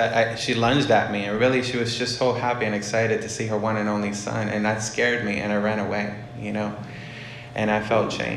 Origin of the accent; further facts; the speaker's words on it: Puerto Rico; I was born and raised in Puerto Rico. My family came to this country during an anti-Puerto Rican movement.